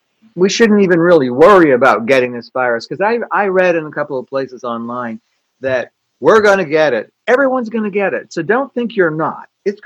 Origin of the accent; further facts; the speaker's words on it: Canada; when I was a child growing up in Canada